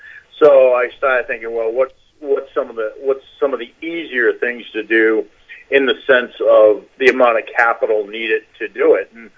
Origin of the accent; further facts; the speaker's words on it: Gloucester, Massachusetts, United States; Oh, well, I was born in Gloucester, as was my mother and grandmother before me. I went to Gloucester High.